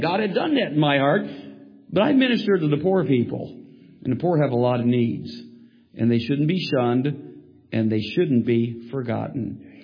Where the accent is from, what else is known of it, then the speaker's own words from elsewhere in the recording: Cleveland, Ohio, United States; Now, I grew up in Cleveland. I know what a ghetto is.